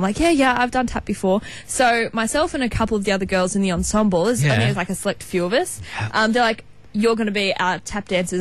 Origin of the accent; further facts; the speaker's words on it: Newcastle, North East England, United Kingdom; And I didn't even know about this, like, growing up in Newcastle. But they're a big theatre institution or organisation here in Newcastle.